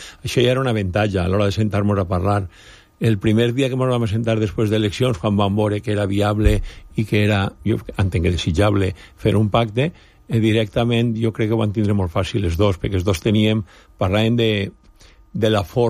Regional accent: Altea, Valencian Community, Spain; ens hem agraït al meu poble, vull dir, que el poble d'Altea ja ha cregut en el nostre projecte

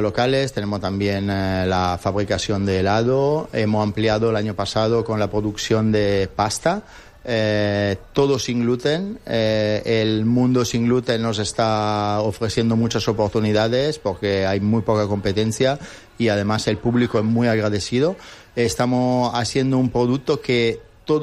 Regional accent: Italy; now in Benidorm, Spain; Venimos de Italia

